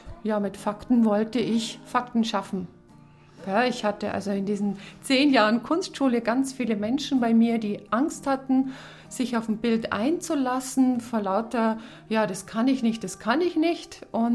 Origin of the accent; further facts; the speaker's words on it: Rosenheim, Bavaria, Germany; wir sind im September 2012 nach Bonstetten gezogen. Wir kommen ursprünglich aus dem Chiemgau, aus Rosenheim.